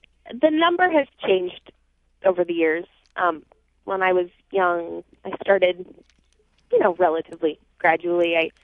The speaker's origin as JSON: {"language": "English", "region": "Pennsylvania", "country": "United States", "tie": "born or raised there", "said": "growing up outside of Philadelphia, it had been a dream of mine since I was 6 years old."}